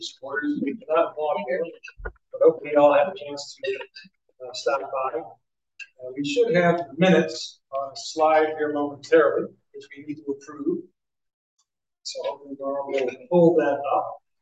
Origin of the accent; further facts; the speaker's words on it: Philadelphia, Pennsylvania, United States; Full disclosure, I am from Philadelphia and the Eagles and Phillies fan.